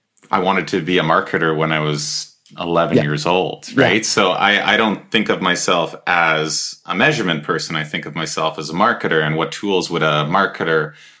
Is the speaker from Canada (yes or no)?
yes; Edmonton, Alberta, Canada; I think, like, we're both from Edmonton area, I take a Wayne Gretzky quote, which is like, skate to where the puck's going.